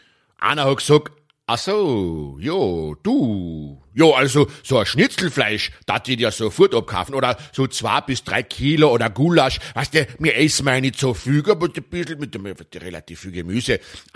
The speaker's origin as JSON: {"language": "German", "country": "Austria", "said": "bei uns in Österreich"}